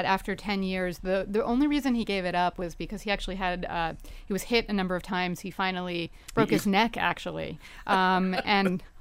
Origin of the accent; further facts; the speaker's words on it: New York, United States; I'm from the Mid-Hudson Valley, so I'm from … backyard.